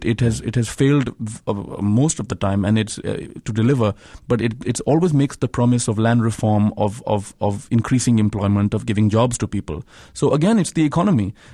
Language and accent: English; Pakistan; I remember when I was growing up in Pakistan in the 1990s